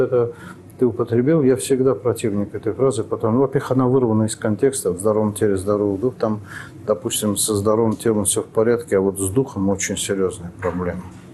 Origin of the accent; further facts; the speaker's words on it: Baku, Azerbaijan; Я помню, был мальчишкой, и мы шли по моему родному городу Баку.